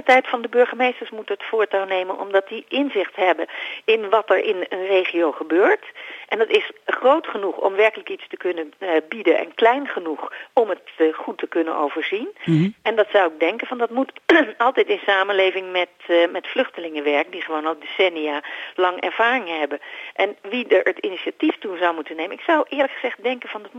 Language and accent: Dutch; Netherlands; Wij zijn als Nederlanders, hebben wij natuurlijk ongelooflijk veel technische en organisatorische ervaring in huis.